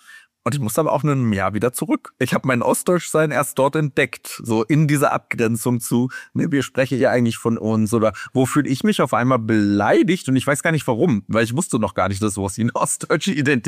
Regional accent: Brandenburg, Germany; Ich bin als Brandenburger sehr direkt.

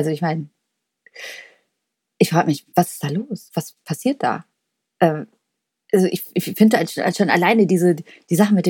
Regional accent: Cologne, North Rhine-Westphalia, Germany; Also für mich als Kölner, ich habe da gewisse Sympathien, wenn sich jemand verkleiden möchte.

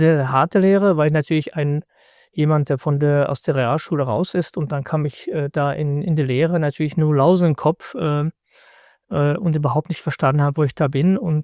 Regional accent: Freiburg, Baden-Württemberg, Germany; Ich bin in Freiburg aufgewachsen.

